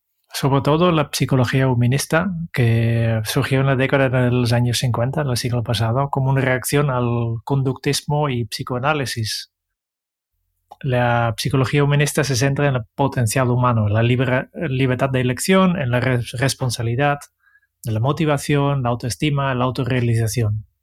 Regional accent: Netherlands; Spanish is a second language; now in Spain; para mí queda claro que yo vengo de Holanda

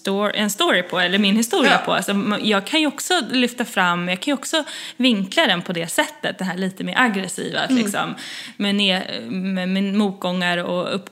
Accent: Sweden; now in United States; Och som svensk kommer in, liksom, har man ju redan hälften av sin story i det, att man har flyttat och man har en annan kultur, och jag upplever nog att många amerikaner tycker det är rätt spännande när man liksom säger att man är från Sverige.

